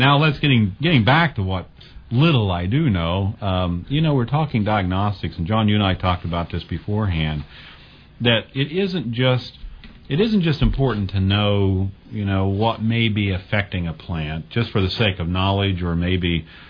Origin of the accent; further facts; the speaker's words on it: West Virginia, United States; I'm a big bluegrass fan. Of course, growing up in West Virginia